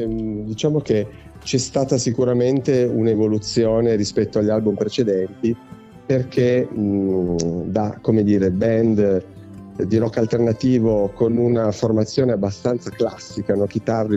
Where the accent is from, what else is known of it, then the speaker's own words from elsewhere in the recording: Turin, Piedmont, Italy; Noi ci siamo dovuti spostare a Milano da Torino, noi siamo di Torino